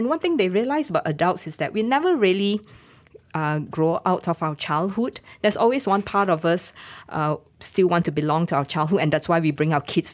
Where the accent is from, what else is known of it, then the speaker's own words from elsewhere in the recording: Seremban, Negeri Sembilan, Malaysia; when you're growing up in Seremban, that's all you know, right?